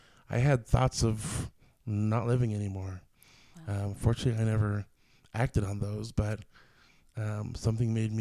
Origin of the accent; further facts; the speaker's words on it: Seattle, Washington, United States; now in Utah, United States; I moved to Utah from the Seattle area about 9 years ago.